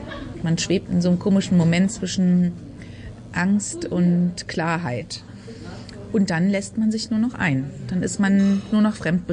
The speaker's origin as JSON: {"language": "German", "region": "Berlin", "country": "Germany", "said": "Ich bin Berlinerin, 43 Jahre alt"}